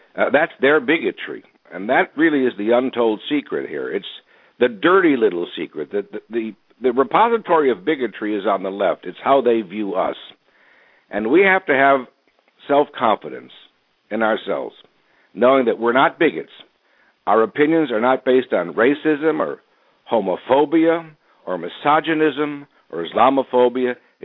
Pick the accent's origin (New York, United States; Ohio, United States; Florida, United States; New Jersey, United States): Ohio, United States; You know, Tim, when I was a kid in Ohio, I grew up in Ohio, there is an expression